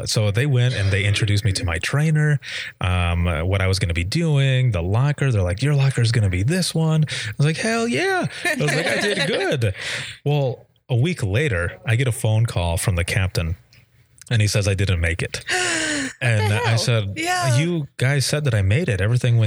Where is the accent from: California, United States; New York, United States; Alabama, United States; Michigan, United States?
Michigan, United States; because I'm from Southwest Michigan. So we've got Lake Michigan right there.